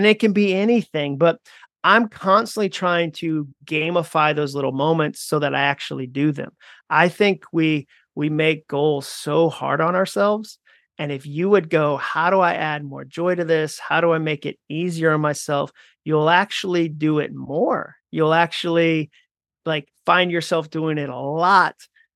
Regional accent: Massachusetts, United States; I grew up in Massachusetts.

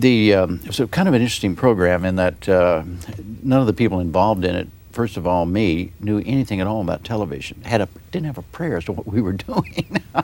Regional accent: Wichita, Kansas, United States; born there; I was born in Wichita, Kansas. My father was in the bus business all his adult life.

